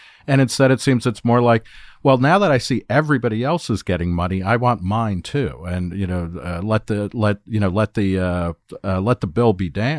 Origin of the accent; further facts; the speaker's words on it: New Jersey, United States; I grew up in the New York media market in New Jersey